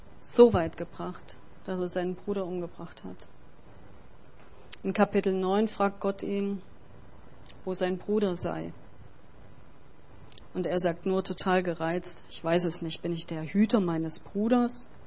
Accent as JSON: {"language": "German", "country": "Germany", "tie": "born or raised there", "said": "Also wir sind ja in der DDR aufgewachsen"}